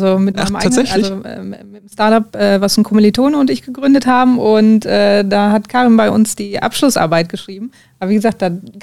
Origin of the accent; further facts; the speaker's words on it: North Rhine-Westphalia, Germany; now in Aachen, Germany; bin 34 und komme gebürtig aus dem Sauerland. Kam dann zum Maschinenbaustudium hier nach Aachen, habe das dann auch zu meiner Wahlheimat gemacht